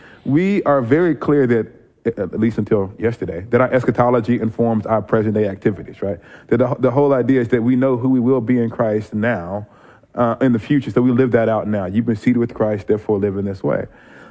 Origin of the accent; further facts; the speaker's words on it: Alabama, United States; moved away; also born or lived in Japan; I'm from the South, I'm from Alabama, but I've moved, and one of the biggest things that happened to me in my life, and this relates to this, and I'll get back to it, is when I moved to Japan.